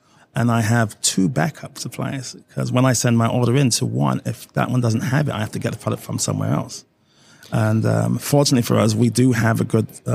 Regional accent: Nottingham, East Midlands, United Kingdom; From England, Nottingham.

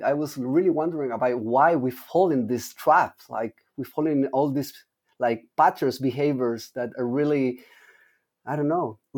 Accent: Santiago, Santiago Metropolitan Region, Chile; I'm from Santiago, which is the capital, but I grew up more like in the mountain side

